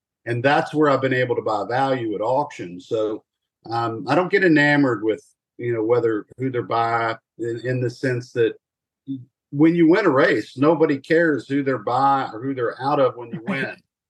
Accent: Lexington, Kentucky, United States; And I was raised around the breeding industry. I was raised in Lexington

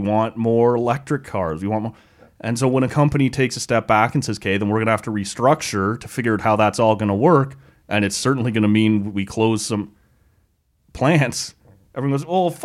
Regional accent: Oshawa, Ontario, Canada; it's interesting to me because it's my hometown and so many people I know are impacted either directly or indirectly by it.

